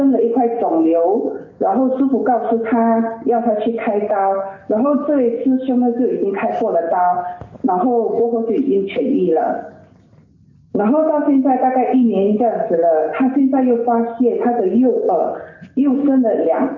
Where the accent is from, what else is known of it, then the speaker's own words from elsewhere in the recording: Malaysia; 因为我是从马来西亚来到墨尔本出差工作的、